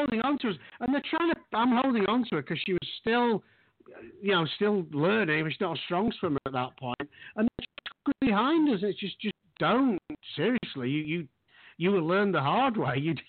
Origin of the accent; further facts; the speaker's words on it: England, United Kingdom; now in Houston, United States; I'm in Houston, and when we moved here, it was like, you know, people ask. I mean, I was from England.